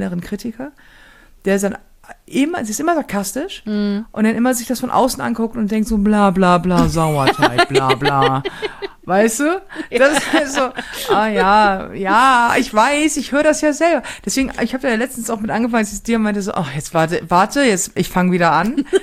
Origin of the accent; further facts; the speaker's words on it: Hamburg, Germany; und das sage ich als Hamburger nur sehr ungerne